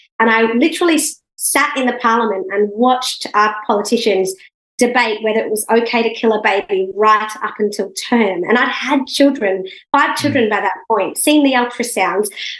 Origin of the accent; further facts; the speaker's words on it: Sydney, New South Wales, Australia; When I was growing up in Sydney